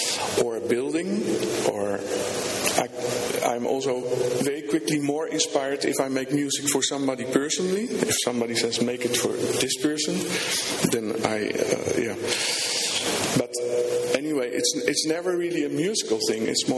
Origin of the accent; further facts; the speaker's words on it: Rotterdam, South Holland, Netherlands; I'm from Rotterdam, Netherlands.